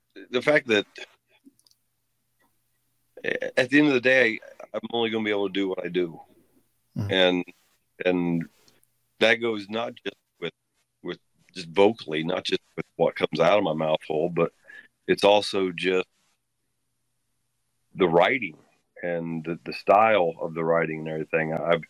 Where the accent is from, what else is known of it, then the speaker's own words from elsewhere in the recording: Dunkirk, Indiana, United States; also born or lived in Muncie, Indiana; I was born in Muncie, but I lived in a town called Dunkirk, or from a town called Dunkirk.